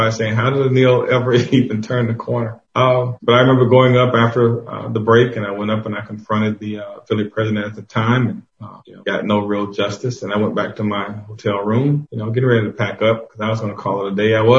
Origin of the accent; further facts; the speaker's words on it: Georgia, United States; I'm like, well, I'm from Georgia.